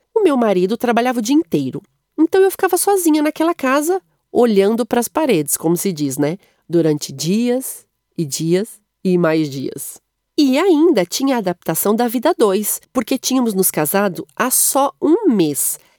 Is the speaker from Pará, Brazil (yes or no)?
no; São Paulo, Brazil; now in Portugal; Eu nasci em São Paulo, no Brasil, e vivi lá por muitos anos.